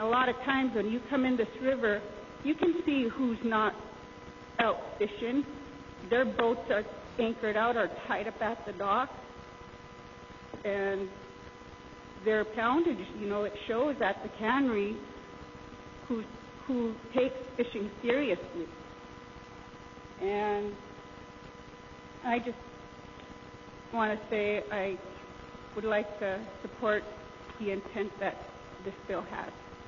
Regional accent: Igiugig, Alaska, United States; now in King Salmon, United States; I'm living in King Salmon, but I'm from Igeaugic

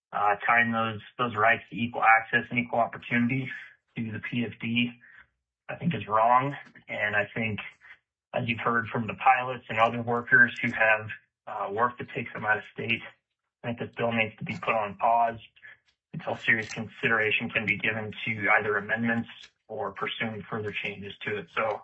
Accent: Alaska, United States; moved away as an adult; now in Colorado, United States; I was born and raised in Alaska. Lived there for 31 years of my life. Recently moved out of state with my family for an opportunity down here in Colorado.

